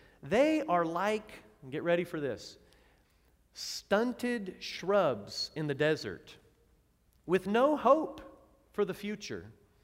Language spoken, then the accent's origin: English; Oregon, United States; I grew up in Oregon.